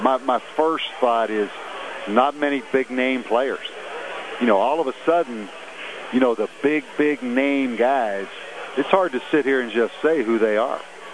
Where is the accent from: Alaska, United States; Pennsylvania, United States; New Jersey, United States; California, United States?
Pennsylvania, United States; Pittsburgh; I grew up in Pittsburgh. You know, my dad worked 38 years in the steel mill at Armco Steel.